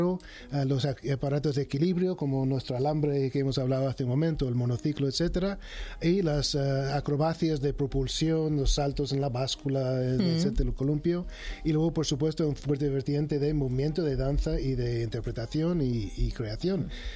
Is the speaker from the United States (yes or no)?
yes; New York, United States; de Nueva York.